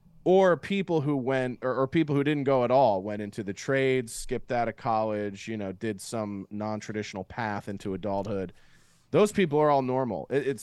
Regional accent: Philadelphia, Pennsylvania, United States; the thing I love about growing up in Delco and Philly is that it's a place that's sort of, their biggest trophy is their misery. But there's also this element of growing up sort of blue collar Irish

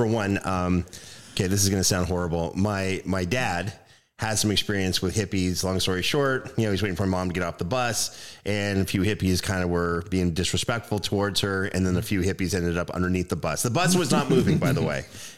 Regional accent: Canada; born there; And I'm playing catch up because I was born in Canada.

